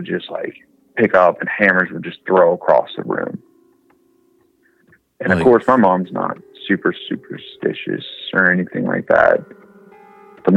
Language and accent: English; Cincinnati, Ohio, United States; I was from Cincinnati.